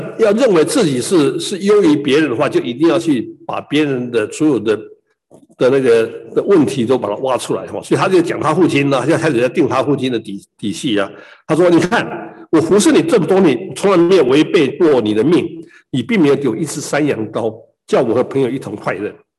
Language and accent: Chinese; Taiwan; 我们台湾人最常拜的这个林默娘